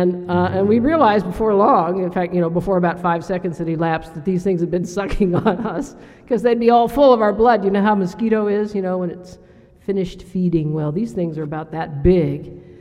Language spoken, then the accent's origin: English; Missouri, United States; We grew up together in Missouri and both started caving in Missouri.